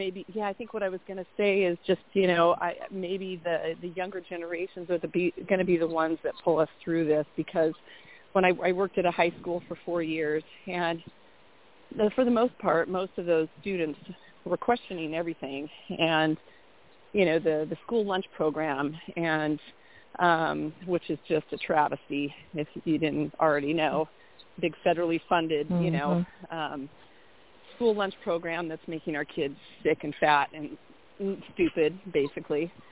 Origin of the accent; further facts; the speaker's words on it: Oregon, United States; now in Salem, United States; I'm originally from Southern Oregon, so down near the California border. And we relocated a week before the pandemic to Salem.